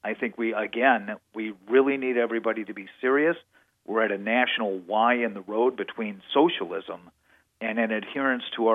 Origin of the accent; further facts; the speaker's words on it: Wisconsin, United States; I grew up in Wisconsin